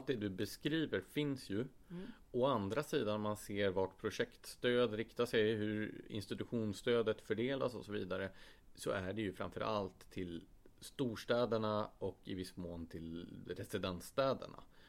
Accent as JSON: {"language": "Swedish", "town": "Gävle", "region": "Gävleborg County", "country": "Sweden", "said": "det är jättevanligt Gävle där jag kommer ifrån att folk åker såna här kulturbussresor ner till Stockholm"}